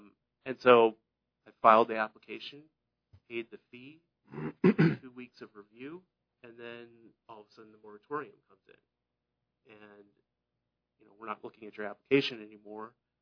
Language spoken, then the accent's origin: English; Half Moon Bay, California, United States; I come from Half Moon Bay, California.